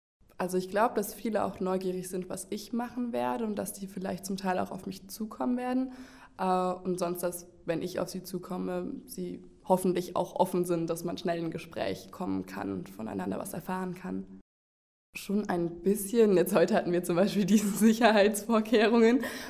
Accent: Cologne, North Rhine-Westphalia, Germany; ich komme aus Köln und gehe nach Uganda mit Tjana.

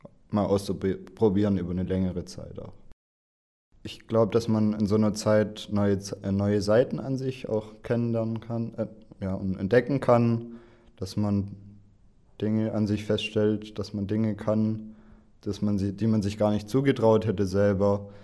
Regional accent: Baden-Württemberg, Germany; Ich komme aus Walderstadt in der Nähe von Stuttgart, wie man vielleicht hören kann.

